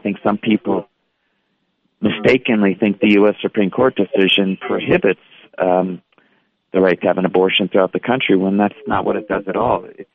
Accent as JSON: {"language": "English", "region": "New Jersey", "country": "United States", "tie": "born or raised there", "lives_now": "Ohio, United States", "said": "I live in Ohio. I was raised in New Jersey"}